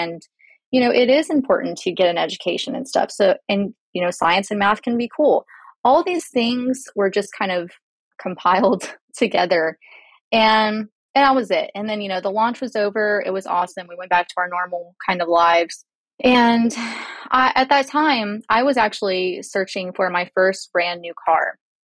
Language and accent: English; Houston, Texas, United States; You know, I grew up in Houston and I always wanted to be an astronaut when I was younger.